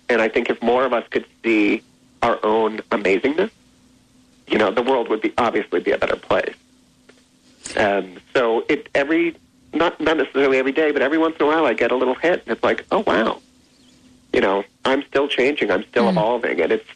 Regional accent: Connecticut, United States; I'm a wasp from Connecticut.

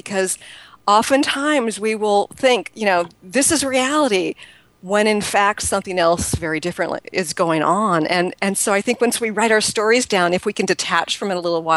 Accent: Woodinville, Washington, United States; another workshop here at my hometown here in the Seattle area. It's Woodinville, Washington.

